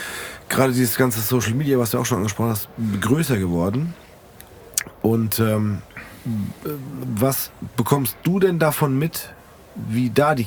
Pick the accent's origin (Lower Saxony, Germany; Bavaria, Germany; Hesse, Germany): Hesse, Germany; Frankfurt; now in Kronberg, Germany; ich komme aus Rödelheim, ich wohne jetzt in Kronberg.